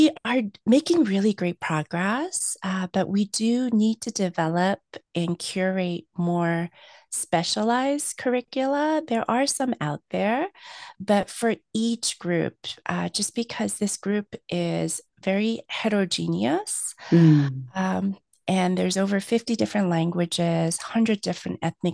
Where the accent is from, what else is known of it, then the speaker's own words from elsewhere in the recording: United States; because I grew up in United States. So I may look Korean, but the culture that I come from was very different than South Korea.